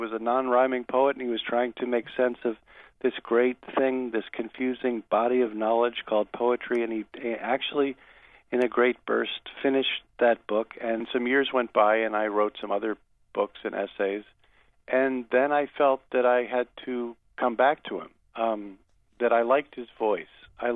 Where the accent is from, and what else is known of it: Rochester, New York, United States; born or raised there